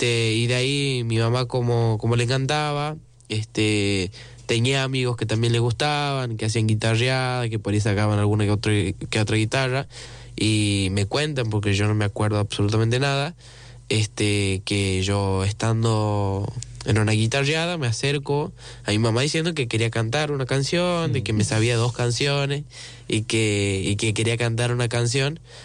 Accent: Alderetes, Tucumán, Argentina; Sí, tucumano. Tucumano de la ciudad de Alderetes.

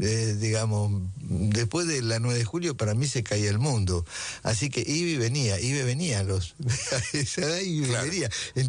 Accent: Buenos Aires, Argentina; also born or lived in Tucumán; No, yo nací en Tucumán, mi hermano también nació en Tucumán, los dos, pero nos criamos en Buenos Aires. Después hicimos la universidad en Tucumán.

